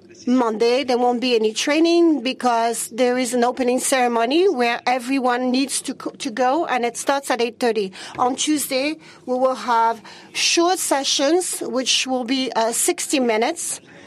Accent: Mauritania; I am from Mauritania, and I work for an organization which deals with internet and women

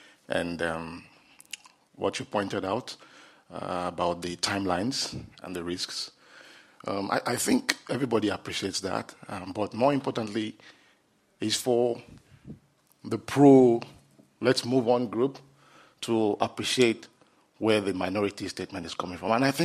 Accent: Nigeria; I'm from Nigeria.

